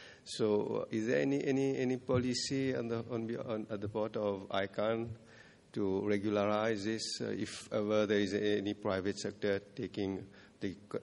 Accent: Mauritius; from Mauritius.

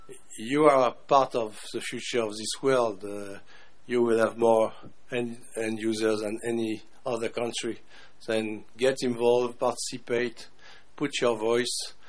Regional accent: France; I come from France.

